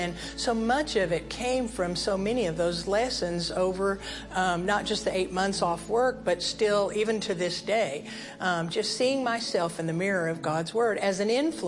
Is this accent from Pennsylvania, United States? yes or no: no; Johnson City, Tennessee, United States; from Johnson City, Tennessee.